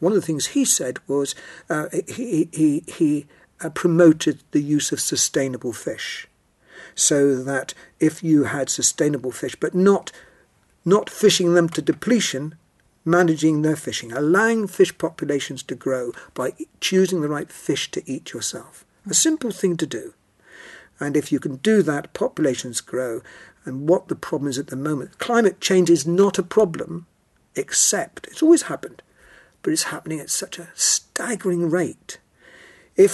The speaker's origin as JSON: {"language": "English", "town": "Bugle", "region": "South West England", "country": "United Kingdom", "said": "we came to Cornwall. I'm a Cornishman. I mean, although my mother's Greek, I was born in Bugle."}